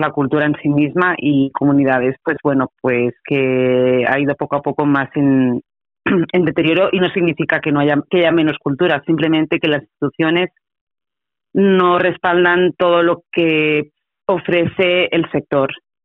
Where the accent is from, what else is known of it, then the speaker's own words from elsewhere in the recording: Andorra; yo soy andorrana